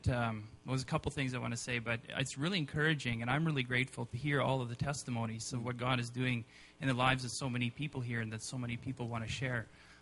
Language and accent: English; Regina, Saskatchewan, Canada; I'm visiting from Regina.